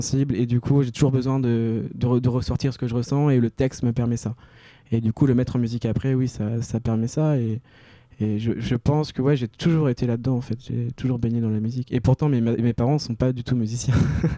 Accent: Caen, Normandy, France; vu que je viens de Caen, je joue dans la grande

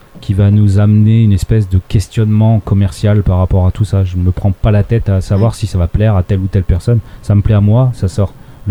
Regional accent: Chartres, Centre-Val de Loire, France; je viens de Chartres, et c'est une région où il n'y a pas forcément ce genre d'événement, ou en tout cas pas installé, c'est pas enraciné vraiment.

